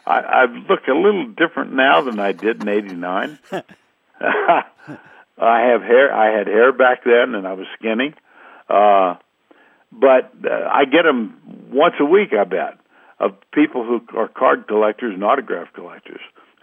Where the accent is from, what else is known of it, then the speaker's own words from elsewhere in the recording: Austin, Texas, United States; I grew up in Austin, Texas, and I was familiar with UT.